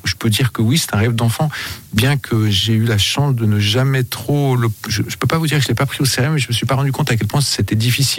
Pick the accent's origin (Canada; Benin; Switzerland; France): Switzerland; J'ai de la peine à me définir comme suisse. Ça me fait toujours, c'est drôle, un petit coup au cœur quand on me dit que je suis suisse, réalisateur suisse à l'étranger.